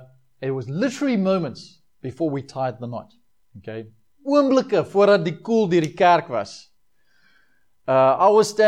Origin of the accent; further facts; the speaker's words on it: South Africa; I'm South African, right? Even though my accent doesn't always agree to that. I'm coming up in a no man's land with my accent.